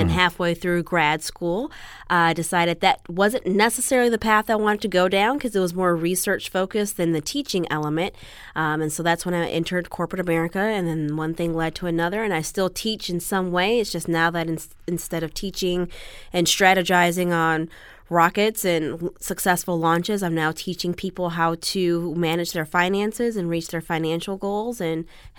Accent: Chicago, Illinois, United States; now in Los Angeles, United States; Originally, I'm from the Midwest. I'm from Chicago, Illinois.

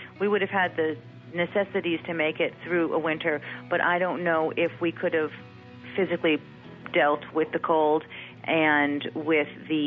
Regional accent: Massachusetts, United States; Those are two things that come to mind for me growing up in Massachusetts and, of course, knowing all about the witch trials, and you just kind of are steeped in the history living in this area.

